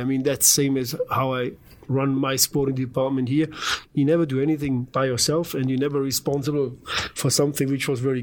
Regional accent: Germany; English is a second language; I'm from Germany

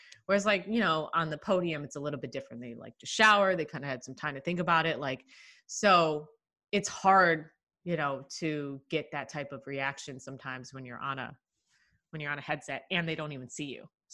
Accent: Chicago, Illinois, United States; growing up in Chicago or Chicago area, you know, being a Bulls fan

